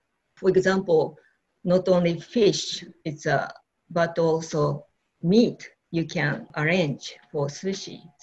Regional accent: Aomori, Japan; I was born in Japan, and then my father, just like a same latitude area, my hometown, Aomori. It's a kind of a forest and then ocean. It's but town is 100,000 people, but still local.

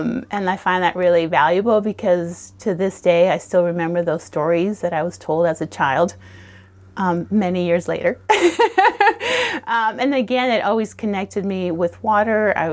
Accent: Argentina; I actually did. I'm from Argentina originally, and there was a beach there called Mar del Plata.

